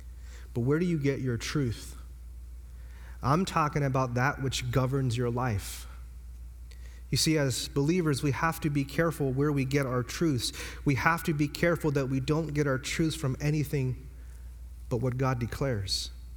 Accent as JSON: {"language": "English", "country": "United States", "said": "I'm from the United States. I'm an American"}